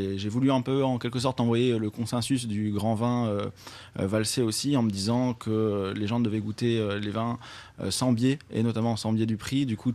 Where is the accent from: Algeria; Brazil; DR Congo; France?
France; Northeast France; je suis du Nord-Est